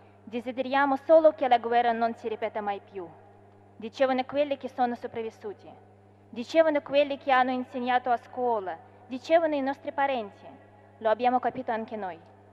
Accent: Russia; vengo dalla Russia.

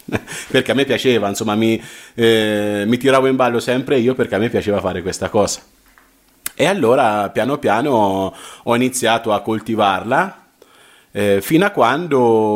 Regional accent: Umbertide, Umbria, Italy; born there; also born or lived in Mercatale; now in Camucia, Italy; sono nato ad Umbertide il 23 dicembre dell'84.

